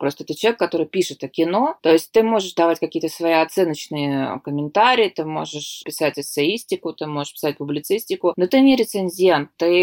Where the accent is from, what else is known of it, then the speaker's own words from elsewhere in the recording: Saint Petersburg, Russia; Я говорю, из Санкт-Петербурга.